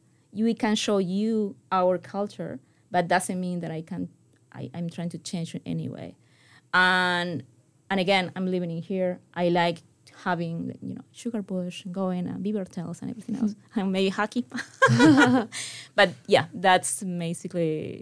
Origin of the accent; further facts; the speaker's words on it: Argentina; first language Spanish; English is a second language; And our even our language, Spanish, is Argentinian Spanish. If I talk with other people that speak Spanish, they know that I'm from Argentina. The pronunciation is distinctive, we can say.